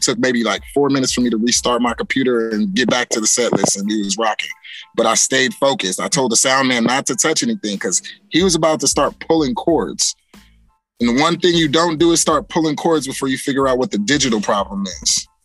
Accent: Buffalo, New York, United States; now in California, United States; I'm actually from Buffalo, New York. That's my hometown.

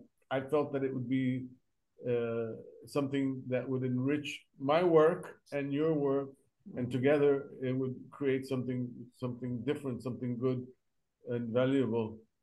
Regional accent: Valencia, Valencian Community, Spain; We are from Valencia, the Mediterranean coast of Spain.

